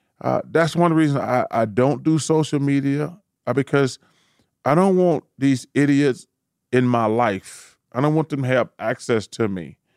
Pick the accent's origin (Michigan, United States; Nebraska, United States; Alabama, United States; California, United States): Alabama, United States; In Alabama, my home state, I think 4 dead, 20 injured.